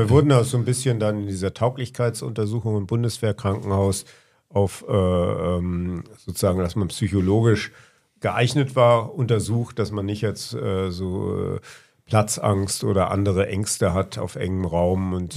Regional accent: Bad Bramstedt, Schleswig-Holstein, Germany; also born or lived in Munich; ich bin ein geborener Münchner, weil mein Vater damals da gearbeitet hat, die ersten 6 Jahre in München. Dann bin ich in Schleswig-Holstein, also in Bad Bramstedt, das ist bei Hamburg, meine 13 Jahre zur Schule gegangen

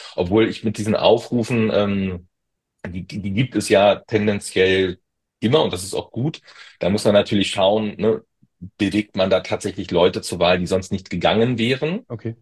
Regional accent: East Germany, Germany; kann ich als Ostdeutscher sagen

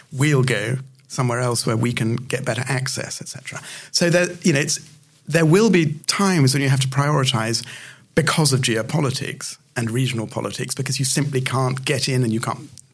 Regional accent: United Kingdom; I'm British

